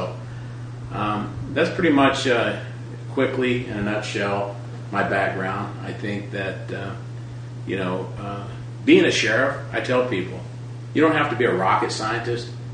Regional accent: Arkansas, United States; I grew up in Arkansas, and the Marine Corps brought me out to California.

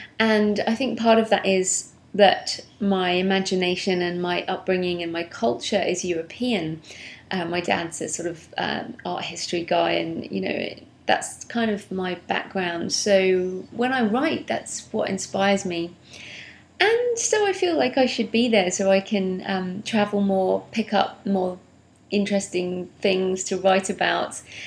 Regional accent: United Kingdom; now in Australia; You know, I am British, I'm a British writer. Recently I've kind of been a bit upset about being labelled an Australian writer

